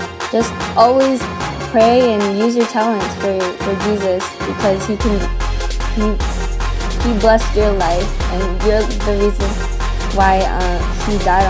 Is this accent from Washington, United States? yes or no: yes; Lynnwood, Washington, United States; born there; Yes, I was born here in Linwood, Washington.